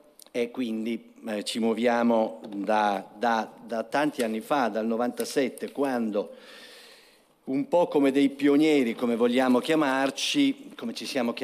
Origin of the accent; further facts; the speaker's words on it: Turin, Piedmont, Italy; vorrei sottolinearlo da torinese